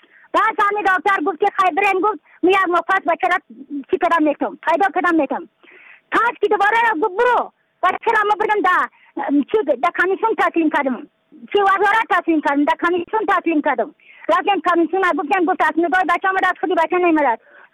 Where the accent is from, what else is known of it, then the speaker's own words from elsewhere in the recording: Badakhshan, Afghanistan; از بدخشان هستم، مرکز بدخشان ولسوالی اتل پایان قیره وینگ.